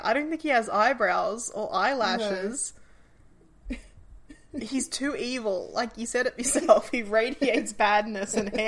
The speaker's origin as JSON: {"language": "English", "country": "Australia", "said": "I'm Australian."}